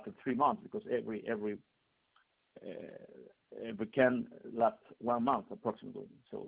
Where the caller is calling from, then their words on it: Lima, Peru; first language Spanish; English is a second language; I'm calling from Lima, Peru. So my language is Spanish. So please be patient about my poor English.